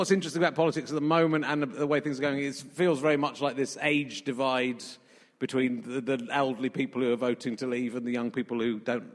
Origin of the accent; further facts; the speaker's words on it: Yorkshire and the Humber, United Kingdom; born there; I was born in Yorkshire, so that's